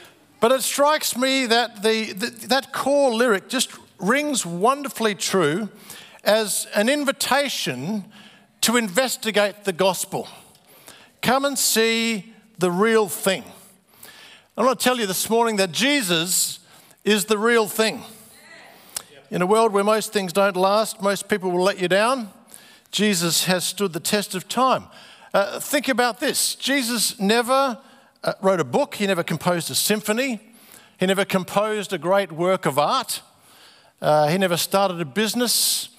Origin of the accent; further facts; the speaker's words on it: Adelaide, South Australia, Australia; I'm from Adelaide.